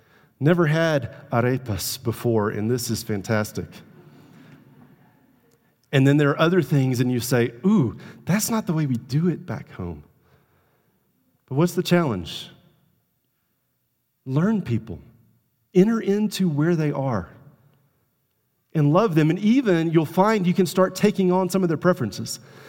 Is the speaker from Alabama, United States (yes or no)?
yes; Tuscaloosa, Alabama, United States; I grew up in Tuscaloosa, Alabama, and I grew up with a really defined view of this is how we do things.